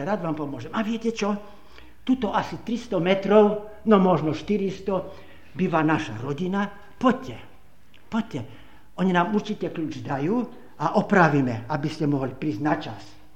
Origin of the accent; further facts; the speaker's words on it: Michalovce, Košice Region, Slovakia; ale to už je takých 5-6 rokov u nás doma v Michalovciach